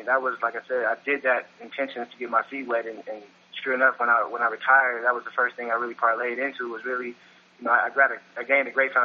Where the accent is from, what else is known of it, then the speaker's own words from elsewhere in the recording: Oakland, California, United States; we dealt with inner-city kids in my hometown of Oakland, California, and I went back to my old community